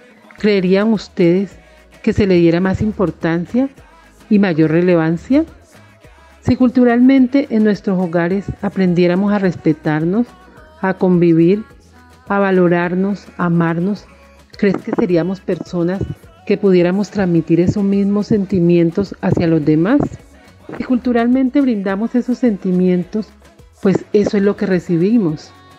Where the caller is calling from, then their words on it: Quibdó, Chocó, Colombia; desde Quibdó, capital del Chocó biogeográfico.